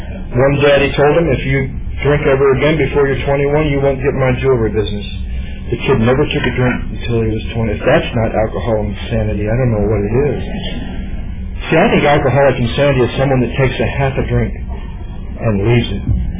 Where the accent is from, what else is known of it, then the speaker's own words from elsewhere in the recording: Battle Creek, Michigan, United States; So growing up in Battle Creek, all I can tell you from like 1 to 13 is emptiness, lonely, scared